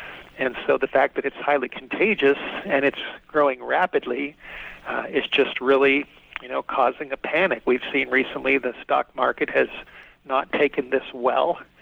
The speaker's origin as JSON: {"language": "English", "region": "California", "country": "United States", "said": "The state of California just issued a state of emergency, and that's my home state"}